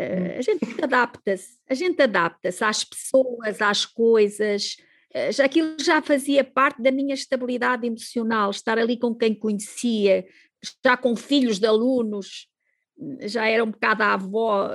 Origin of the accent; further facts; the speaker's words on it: Mozambique; eu cresci em Moçambique, eu acho que fui uma sortuda, porque eu cresci no mato.